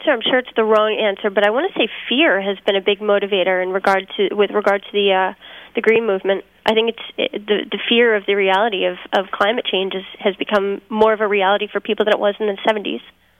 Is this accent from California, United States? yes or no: no; New Jersey, United States; In Jersey. I'm a Jersey girl, through and through.